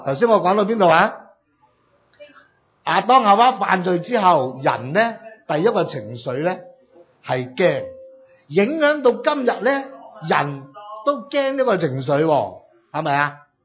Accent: Hong Kong; 我哋香港人更加明白，一个人想唔丑嘅点咧，就威咯

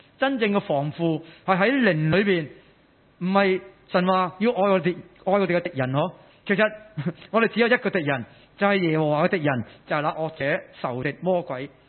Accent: Hong Kong; 大家有没有想起我们都是香港人，香港香港啊

